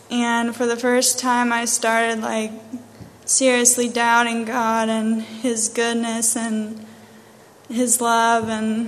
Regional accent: Atwater, Ohio, United States; I am from Atwater, Ohio. I'm the second oldest of 10 children

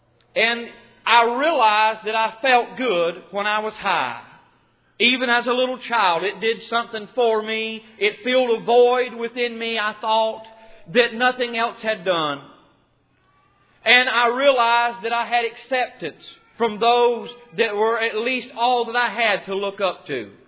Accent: Florence, South Carolina, United States; I was born and raised in Florence, South Carolina, and when I was 2 years old, my mother and father, they went through some troubles in their marriage.

